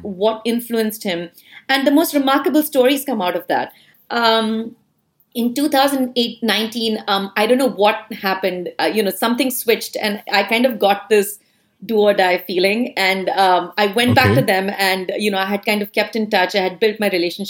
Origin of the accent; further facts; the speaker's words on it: Mumbai, Maharashtra, India; moved away as an adult; now in United States; I'm born and brought up in Mumbai, India, and I came to the U.S., in about 2007